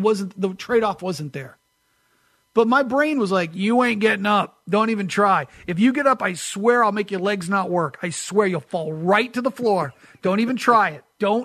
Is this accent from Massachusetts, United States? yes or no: no; New Hampshire, United States; A lot of it's growing up in New Hampshire with the seasons. We have beautiful weather change, this time of year.